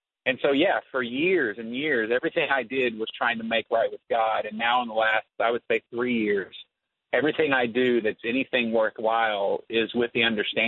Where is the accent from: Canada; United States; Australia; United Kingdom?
United States; Texas; my dad was a huge football player, and we were kind of growing up in Texas. We loved football.